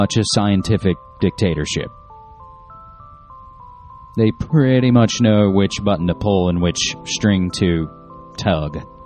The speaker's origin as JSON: {"language": "English", "region": "West Virginia", "country": "United States", "said": "we'll get into some of the interesting developments coming out of the Senate race from my home state of West Virginia."}